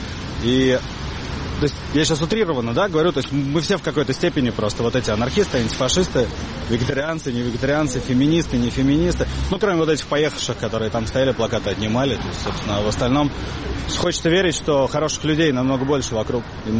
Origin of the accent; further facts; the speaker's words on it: Moscow, Russia; moved away as an adult; Я родился, вырос в Москве, я считаю Москву своим домом